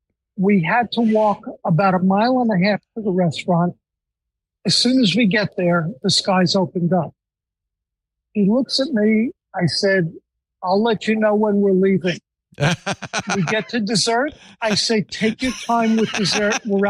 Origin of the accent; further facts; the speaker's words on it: New York, United States; I'm sorry to interrupt, but I'm a New Yorker.